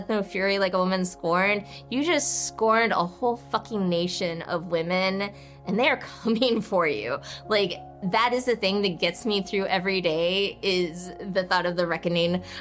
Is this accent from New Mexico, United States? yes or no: no; Alabama, United States; I could get charged with conspiracy in my home state of Alabama.